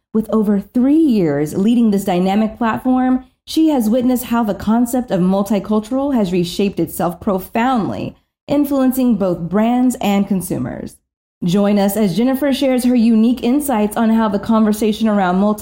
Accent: Texas, United States; I love some Texas fam. I'm from Texas.

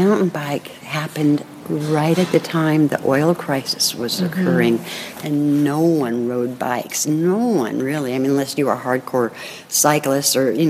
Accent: Berkeley, California, United States; born or raised there

